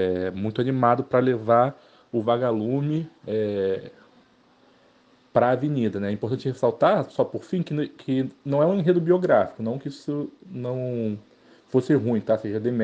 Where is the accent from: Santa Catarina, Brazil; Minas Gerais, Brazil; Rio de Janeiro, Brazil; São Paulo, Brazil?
Rio de Janeiro, Brazil; nascida em Vigário Geral. Né? Até hoje a gente tem uma casinha lá que aluga, perto até da escola. A gente é da Leopoldina, a gente viveu e vive as delícias e dificuldades de viver nessa parte da cidade